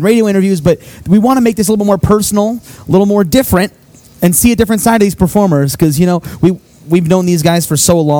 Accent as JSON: {"language": "English", "region": "New York", "country": "United States", "said": "Even I'm from New York, so we had a lot of crazy things happen with theaters in New York"}